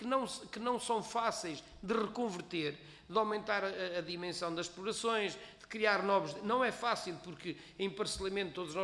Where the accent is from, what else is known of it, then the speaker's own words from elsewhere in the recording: Norte, Portugal; eu sou do distrito de Bragança, portanto sei do que falo